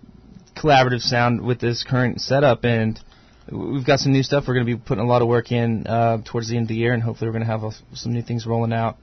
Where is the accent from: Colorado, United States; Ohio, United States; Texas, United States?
Texas, United States; Lake Jackson; I'm actually from Houston area. So my brother lives in Houston. So his I'm from a little south. It's Lake Jackson, Texas.